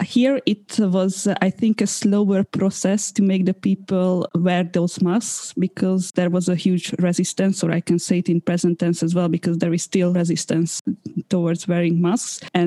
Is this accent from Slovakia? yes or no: yes; Slovakia; I'm originally from Slovakia. So as soon as the lockdown was a bit eased, then I visited my parents in Slovakia.